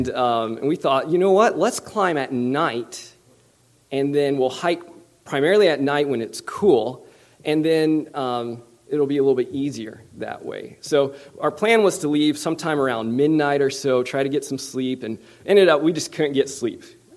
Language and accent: English; Japan; I grew up in Japan as a missionary kid.